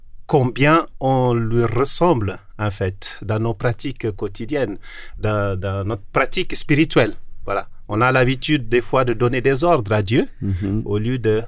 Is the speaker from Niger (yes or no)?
no; Cape Verde; now in Collonges, France; Je suis originaire du Cap-Vert, je suis aussi portugais et je suis marié, j'ai 3 enfants.